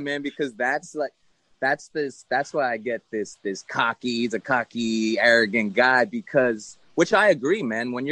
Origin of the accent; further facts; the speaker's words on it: New York, United States; Like you said, New York, it's my hometown. Being able to have my family extremely close to play in front of them means the world to me.